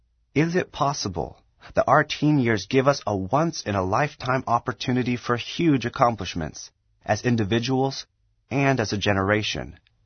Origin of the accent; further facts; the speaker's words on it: Oregon, United States; We're 19-year-old twin brothers, born and raised in Oregon, taught at home by our parents, and striving to follow Christ as best we can.